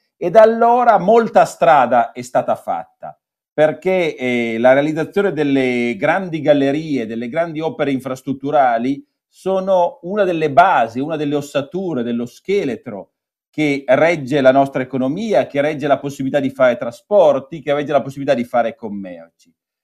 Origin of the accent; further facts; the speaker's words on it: Piedmont, Italy; Ma da buon piemontese voglio dire